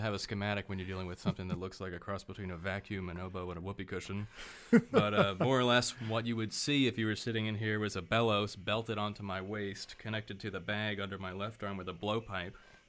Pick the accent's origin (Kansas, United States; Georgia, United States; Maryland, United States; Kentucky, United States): Maryland, United States; Baltimore; Well, I'm from Baltimore originally, so I grew up in a community of Irish-American musicians, and my whole family plays